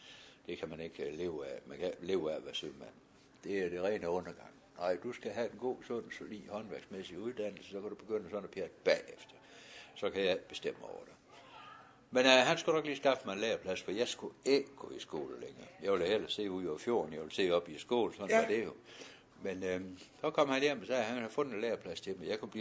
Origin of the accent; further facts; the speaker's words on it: Ringkøbing, Central Denmark Region, Denmark; born there; at som barn er født i Ringkøben, så stor trivs jeg ved at komme herud på klitten.